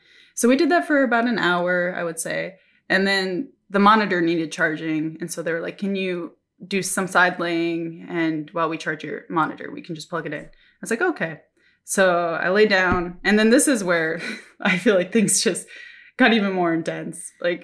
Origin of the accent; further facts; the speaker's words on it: Minnesota, United States; now in Japan; Like, I'm from Minnesota. Like, I love snow.